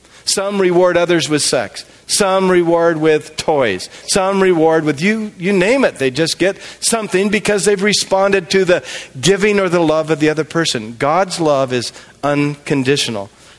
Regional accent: United States; As a white person, as an American, with my accent

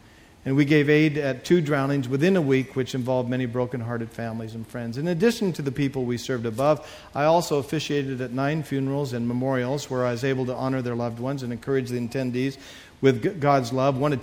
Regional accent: United States; I said, well, of course I'm a Christian. I'm American.

